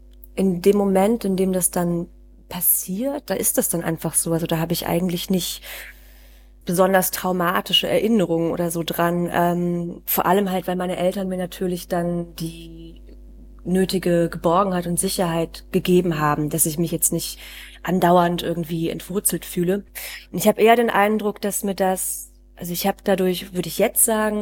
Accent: Solingen, North Rhine-Westphalia, Germany; also born or lived in Königswinter; Die meiste Zeit meiner Kindheit habe ich in Solingen verbracht. Und dann war ich 2 Jahre in Königswinter.

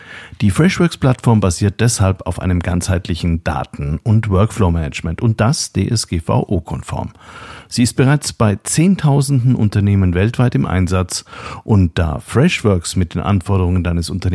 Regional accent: Nuremberg, Bavaria, Germany; born there; Ich bin in Nürnberg geboren

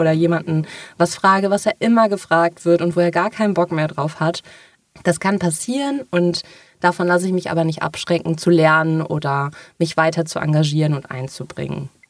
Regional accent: North Rhine-Westphalia, Germany; ich komme ursprünglich aus NRW

